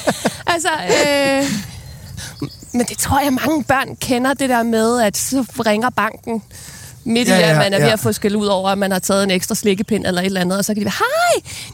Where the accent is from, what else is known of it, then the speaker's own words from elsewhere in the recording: Copenhagen, Capital Region of Denmark, Denmark; born there; jeg er født på Nyhavn.